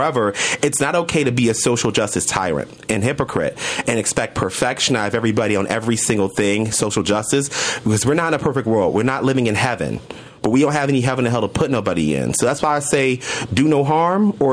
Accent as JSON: {"language": "English", "town": "Chicago", "region": "Illinois", "country": "United States", "said": "I am from Chicago."}